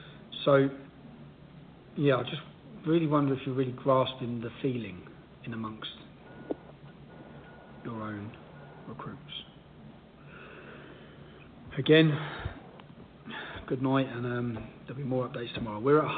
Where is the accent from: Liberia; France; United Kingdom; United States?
United Kingdom; I'm a British citizen and I think that we have to have a strong British armed forces with great morale.